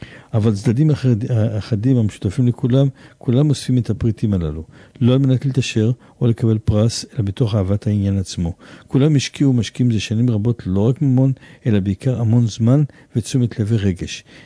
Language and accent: Hebrew; Jerusalem, Jerusalem District, Israel; born there; גם לי יש חלק במאה שערים, גם אני נולדתי במאה שערים.